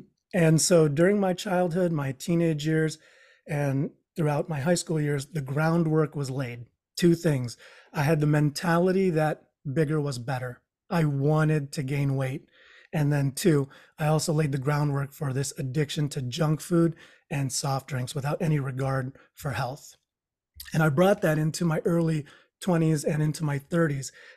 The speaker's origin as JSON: {"language": "English", "country": "Philippines", "first_language": "Tagalog", "second_language": "English", "said": "my mom would tell me in our native tongue, which is Tagalog, I'm Filipino."}